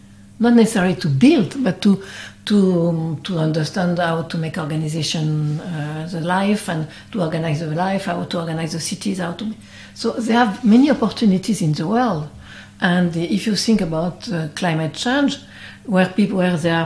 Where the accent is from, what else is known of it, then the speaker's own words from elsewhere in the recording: Brittany, France; English is a second language; I'm not British at all. I'm from Brittany, this is not the same.